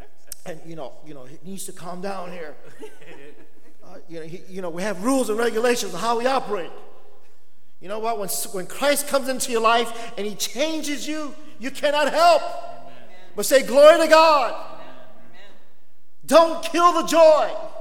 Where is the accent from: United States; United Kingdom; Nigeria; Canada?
United States; Bronx, New York; I grew up in the Bronx.